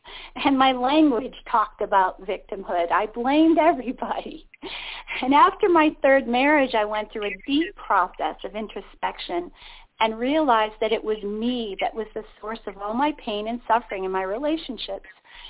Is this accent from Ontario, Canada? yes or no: yes; Toronto, Ontario, Canada; born there; And I was born in Toronto